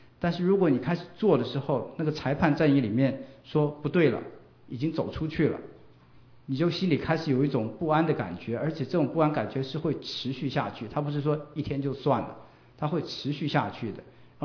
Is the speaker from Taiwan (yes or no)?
yes; Taiwan; now in Los Angeles, United States; 当年我来自台湾，他来自马来西亚，然后我们都来到遥远的美国，然后刚好就是在那个时候我们都来到洛杉矶